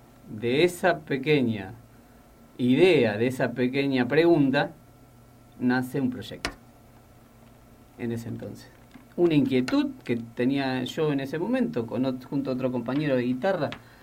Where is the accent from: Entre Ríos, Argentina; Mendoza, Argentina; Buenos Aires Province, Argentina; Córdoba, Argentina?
Mendoza, Argentina; No, yo vivo, yo soy de Alto Mendoza. No vivo en un barrio carenciado, o sea, el barrio tiene cloaca, tiene agua, tiene asfalto. Mi casa, bueno, es una prefabricada, pero es en un barrio que, digamos, de clase media, sí.